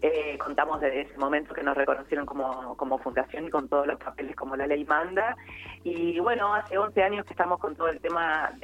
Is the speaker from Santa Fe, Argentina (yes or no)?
no; San Martín, Buenos Aires Province, Argentina; Hablo así porque yo soy del partido de San Martín.